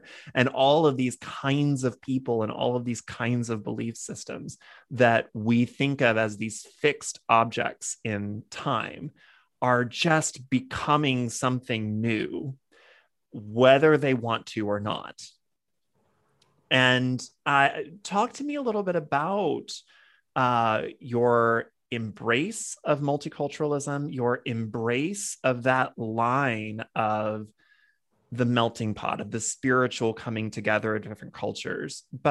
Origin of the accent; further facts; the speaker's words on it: West Virginia, United States; like my dad's whole dad's side of the family is from West Virginia, like up in a holler in West Virginia. So like that Appalachian granny stuff is for real, real.